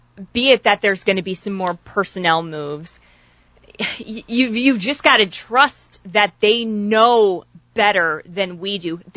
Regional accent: Jacksonville, Florida, United States; I was born and raised in Jacksonville.

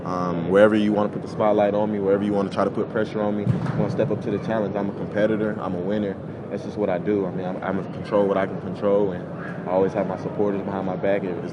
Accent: Tennessee, United States; not because I'm a guy from Tennessee.

